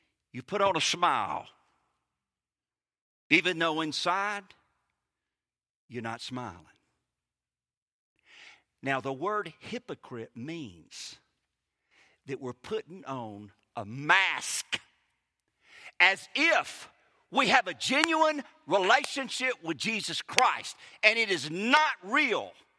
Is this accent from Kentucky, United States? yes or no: no; Clinton, Mississippi, United States; in Clinton, Mississippi. And so invariably, especially when they'd hear me talk, they would say, "Where are you from?" And I would say, "I'm from Clinton, Mississippi."